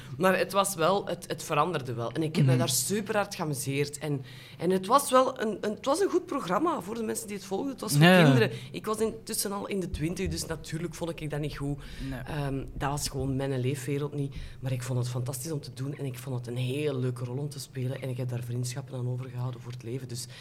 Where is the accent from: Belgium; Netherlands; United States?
Belgium; Kooigem, Flanders; also born or lived in Kortrijk; Opgegroeid in Kooigem, geboren in Kortrijk.